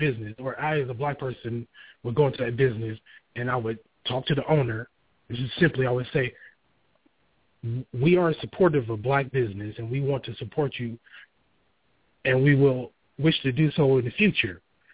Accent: Pasadena, California, United States; Me being here, I grew up in Pasadena. Everybody knew there was one place to go get the black hair care products. It was on the corner of Lake and Orange Grove.

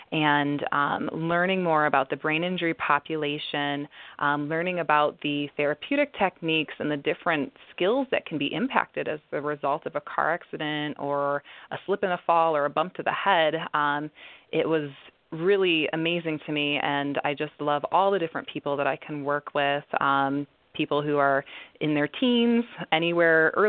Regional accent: Detroit, Michigan, United States; I grew up in the Detroit area, and when I went to Michigan State University to start my bachelor's, I originally planned to become a doctor.

